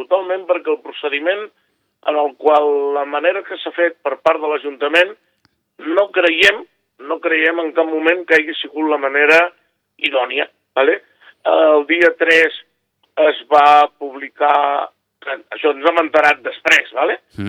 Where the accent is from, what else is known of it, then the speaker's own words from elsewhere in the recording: Sitges, Catalonia, Spain; born there; Jo soc nascut a Sitges de 8 generacions.